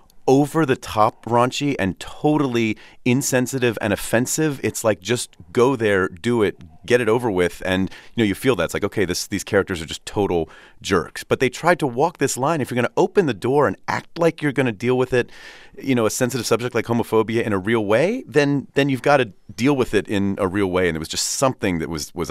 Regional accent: Pittsburgh, Pennsylvania, United States; I was growing up in Pittsburgh, and I would come home after school and watch reruns of Chips, and I loved it. I mean, I'd never been to L.A.

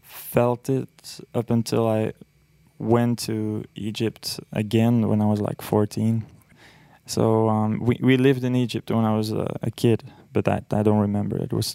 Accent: Belgium; Growing up in Belgium, I mean, no one really knows him there

